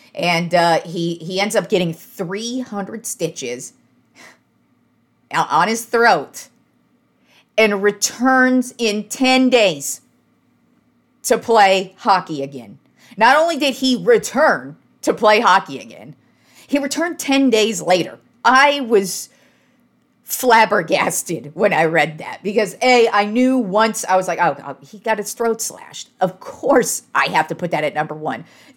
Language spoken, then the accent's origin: English; San Jose, California, United States; born there; also born or lived in Reno / Austin; I was born in San Jose, so I've just always liked the Sharks